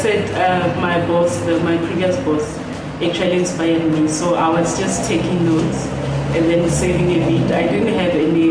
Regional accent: Limpopo, South Africa; Well, I was born and raised in Limpopo.

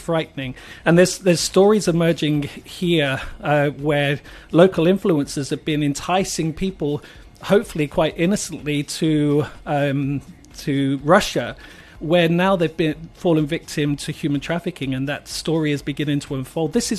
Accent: United Kingdom; now in South Africa; So I'm British.

